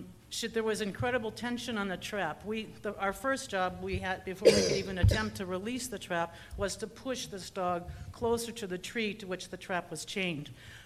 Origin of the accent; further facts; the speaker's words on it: Peña Blanca, New Mexico, United States; from Peña Blanca